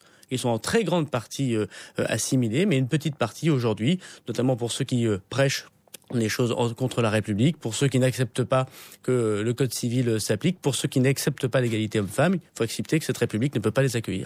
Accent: France; je viens de France.

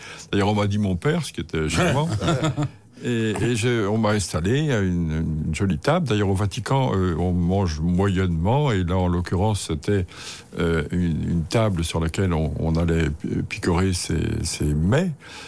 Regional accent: Vannes, Brittany, France; born there; J'étais né dans le Morbihan, je suis né à Vannes.

